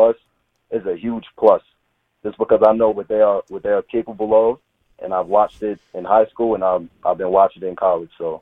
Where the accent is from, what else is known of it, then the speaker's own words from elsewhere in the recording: Yonkers, New York, United States; It's actually in White Plains. I'm from Yonkers, but I went to school. That school is in White Plains.